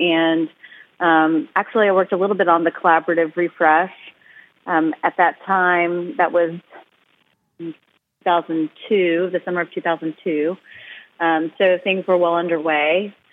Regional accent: Kentucky, United States; just growing up in Kentucky, in and around impoverished people, my family is from Harlan County, Kentucky

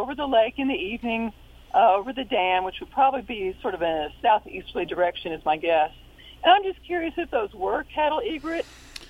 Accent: Nacogdoches, Texas, United States; Oh, I'm from Nacogdoches, Texas.

